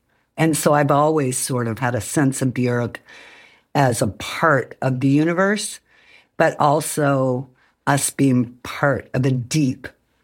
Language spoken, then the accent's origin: English; San Diego, California, United States; I grew up in San Diego where the sky was pretty clear and we had a lot of good weather.